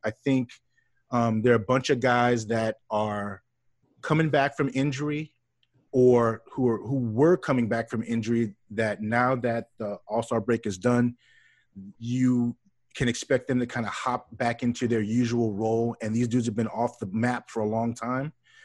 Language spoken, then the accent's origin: English; New Orleans, Louisiana, United States; You know, I told you, I'm from New Orleans.